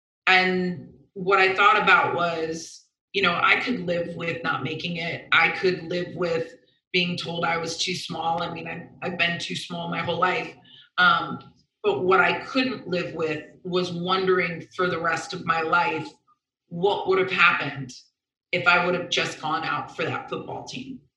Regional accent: Vero Beach, Florida, United States; So I grew up in Vero Beach, Florida. So football is like a way of life down there.

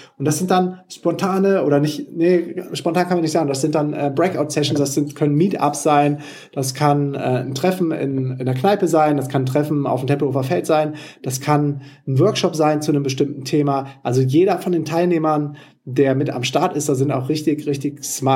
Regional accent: Düsseldorf, North Rhine-Westphalia, Germany; nach Düsseldorf, in meine alte Heimatstadt

